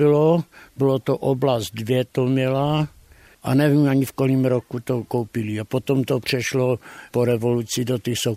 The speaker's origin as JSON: {"language": "Czech", "town": "Hrčava", "region": "Moravian-Silesian Region", "country": "Czechia", "said": "byl jsem z Hrčavika, k tým horám jsem měl blízko"}